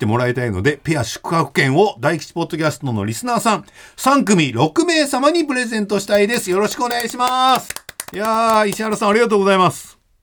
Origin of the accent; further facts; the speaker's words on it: Osaka, Japan; 大阪生まれの大阪育ち、吉本新喜劇を見て育った41歳です。